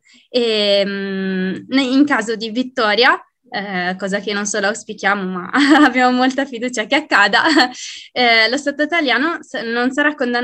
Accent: Trieste, Friuli-Venezia Giulia, Italy; ho 26 anni e sono di Trieste.

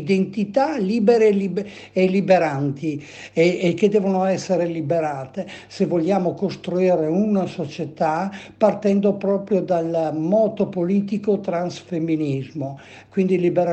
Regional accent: Verona, Veneto, Italy; sono di Verona, sono una donna transessuale

